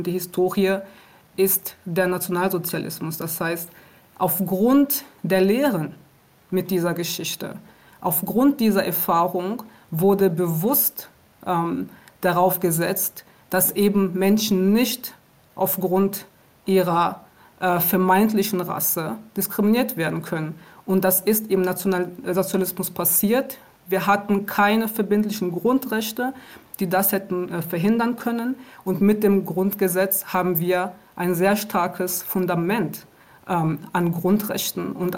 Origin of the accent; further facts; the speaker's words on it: Aachen, North Rhine-Westphalia, Germany; also born or lived in Rwanda; now in Berlin, Germany; Ich bin in Ruanda geboren und ich bin mit meiner Familie im Jahr 1994 nach Deutschland gekommen aufgrund des Völkermordes in Ruanda. Und ich bin in Aachen aufgewachsen und später nach Berlin gezogen, um dort zu arbeiten.